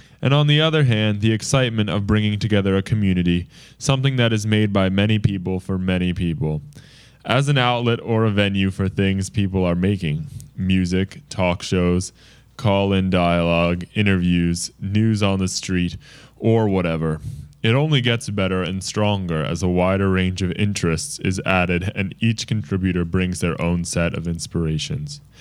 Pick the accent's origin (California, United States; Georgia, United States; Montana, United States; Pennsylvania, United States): Pennsylvania, United States; Philadelphia; I grew up in Philadelphia at a time when it seemed like there was a different free radio station on every block